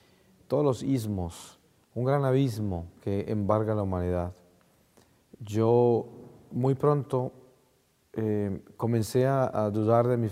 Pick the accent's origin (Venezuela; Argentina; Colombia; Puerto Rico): Colombia; nací en Colombia, en un pueblo pequeño en las montañas de los Andes. Nací en una familia católica y crecí con todas las enseñanzas de la Iglesia Católica, las tradiciones de la Iglesia Católica.